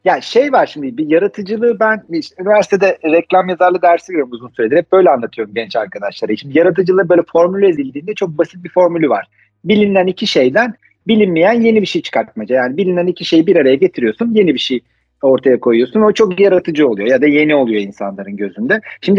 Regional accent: Istanbul, Turkey; born there; also born or lived in Sivas / Konya / Ankara; İstanbul'da doğmuşum. Ben sonra şark görevi Sivas'ta, Konya'da vesaire böyle bir Ankara, ondan sonra tekrar İstanbul'a dön, öyle bir Türkiye turu oldu.

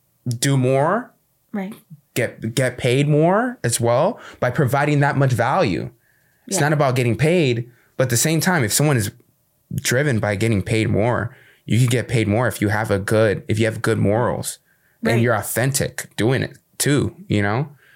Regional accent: Kendall, Florida, United States; Like I'm from Kendall and there's nothing wrong with Kendall. I'm not bashing.

